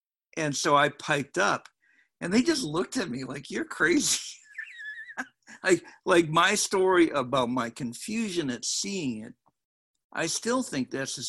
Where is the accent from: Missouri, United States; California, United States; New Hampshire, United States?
New Hampshire, United States; I grew up in New England, and like Kelly just said, you know, I grew up in a town with no Black people in the town. And, or I think I lived in New Hampshire.